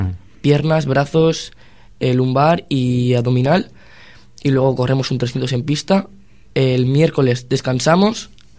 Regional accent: Cantabria, Spain; Soy tercer cántabro de obstáculos y subcampeón de Cantabria también.

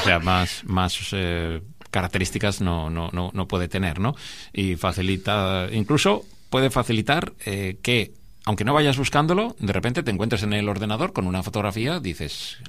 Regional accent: Spain; Somos españoles y funcionamos

